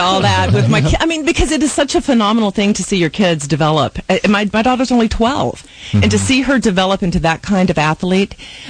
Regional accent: Louisiana, United States; But, you know, I'm from Louisiana. They didn't have volleyball.

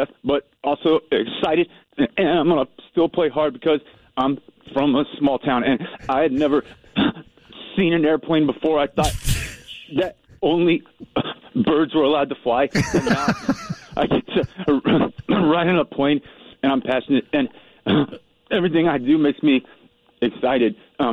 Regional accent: Idaho, United States; because I was raised in Idaho, and all I had for entertainment was sticks and the wind and football.

